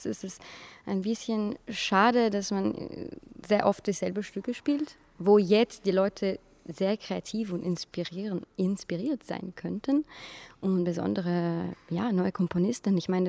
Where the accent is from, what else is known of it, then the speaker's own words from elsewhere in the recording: Russia; born there; German is a second language; ich bin in Russland geboren.